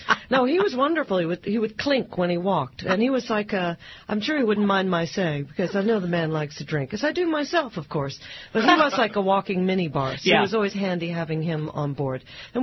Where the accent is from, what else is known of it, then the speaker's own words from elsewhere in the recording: Topeka, Kansas, United States; born there; also born or lived in California / Florida / Georgia / Alabama; I was born in Topeka, Kansas.